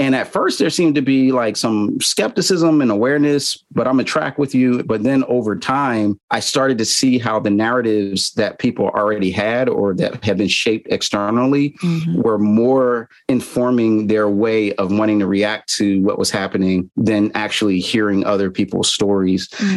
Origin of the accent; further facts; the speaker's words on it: Philadelphia, Pennsylvania, United States; I actually was born and raised in Philly, and my parents had joined the Nation of Islam before I was born.